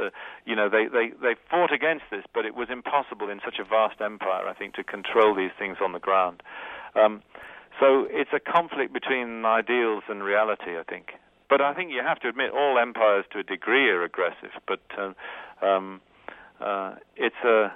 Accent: United Kingdom; I must just say a word about, being British and doing this

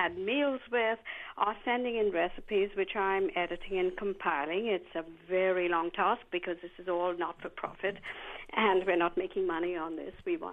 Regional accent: India; now in Champaign, United States; Okay, well, I'm from India, and I'm very excited to hear about the show.

